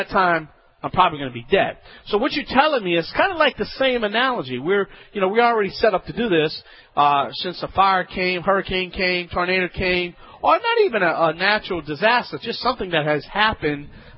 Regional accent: New Orleans, Louisiana, United States; I'm from New Orleans.

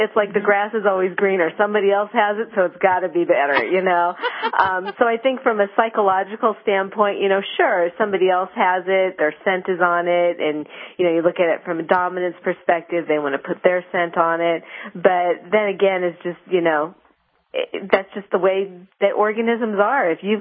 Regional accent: Bloomington, Minnesota, United States; Oh, okay, because I grew up in Bloomington, Minnesota. Outside of Minneapolis.

